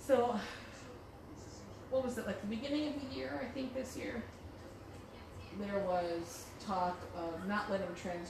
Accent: United States; I'm an American. I can do that.

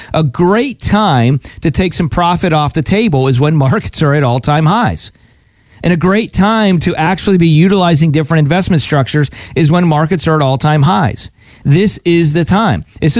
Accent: Pennsylvania, United States; now in Palm Beach, United States; I'm originally from Pennsylvania, but we live most of the year now in Palm Beach area

